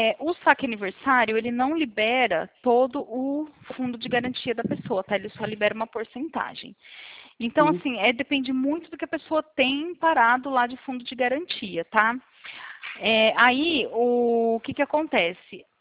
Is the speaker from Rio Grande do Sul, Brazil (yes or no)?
no; Santa Gertrudes, São Paulo, Brazil; Santa Gertrudes, aqui no interior de São Paulo, perto de Rio Claro, do lado de Rio Claro.